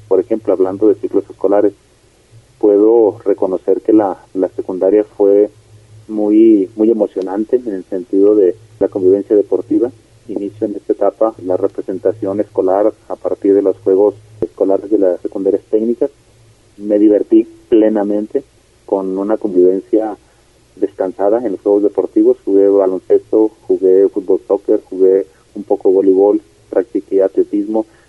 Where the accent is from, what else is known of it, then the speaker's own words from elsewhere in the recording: Colotlán, Jalisco, Mexico; now in Tepechitlán, Mexico; la mayoría de nosotros los que emigramos de Colotlán a Tepechitlán